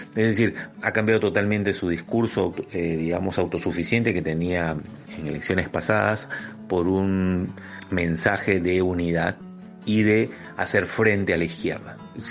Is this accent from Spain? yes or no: no; Peru; el Perú siempre ha salido adelante por su gente, por los que somos todos los peruanos y que amamos este país